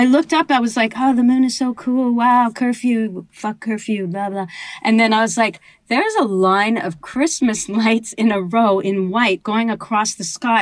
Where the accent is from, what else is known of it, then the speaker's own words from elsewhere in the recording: Canada; I'm Canadian, so I say